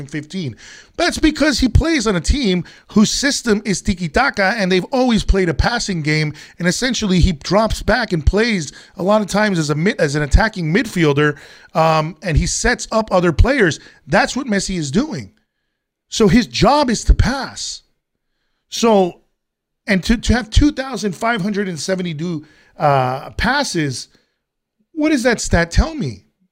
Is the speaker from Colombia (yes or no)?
yes; Colombia; I'm from Colombia. My family's from Colombia.